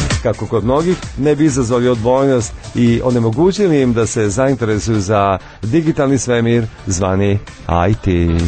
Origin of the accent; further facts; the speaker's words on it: Serbia; ponašam se kao tipičan Srbin.